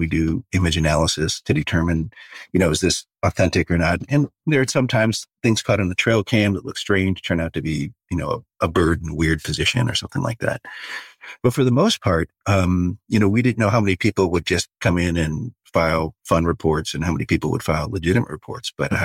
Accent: Ohio, United States; No, I grew up in Ohio

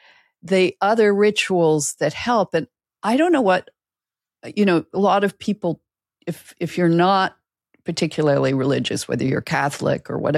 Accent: Canada; we're both from Canada

